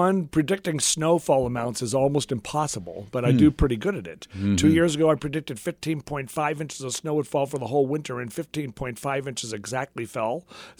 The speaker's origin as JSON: {"language": "English", "town": "Los Angeles", "region": "California", "country": "United States", "tie": "born or raised there", "said": "I grew up in Los Angeles, maybe that's why I didn't have snow my whole 18 years growing up."}